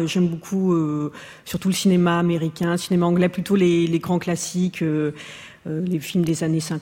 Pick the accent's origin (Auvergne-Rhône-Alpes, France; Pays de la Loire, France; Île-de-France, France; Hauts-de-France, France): Île-de-France, France; Asnières-sur-Seine; Oui, je viens d'Asnières dans le 92.